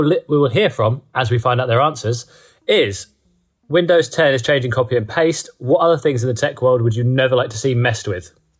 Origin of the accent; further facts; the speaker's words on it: England, United Kingdom; try and sound entertaining and knowledgeable and fail miserably at both because I'm English